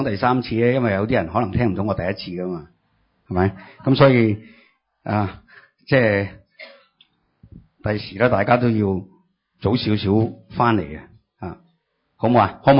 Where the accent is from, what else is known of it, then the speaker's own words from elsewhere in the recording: China; 我哋中国人